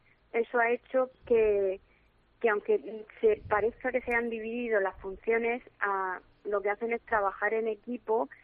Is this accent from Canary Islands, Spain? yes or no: no; Rafal, Valencian Community, Spain; yo soy de Rafal, del centro, el corazón de la Vega Baja